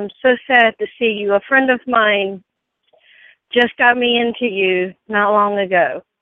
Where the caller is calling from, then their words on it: Virginia, United States; Just south of Richmond, Virginia.